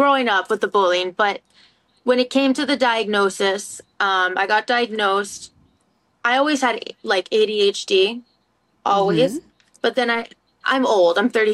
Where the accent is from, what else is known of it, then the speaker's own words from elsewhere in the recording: Wellesley, Massachusetts, United States; I grew up in Wellesley, Massachusetts as well, and it's a very good public school system and everything.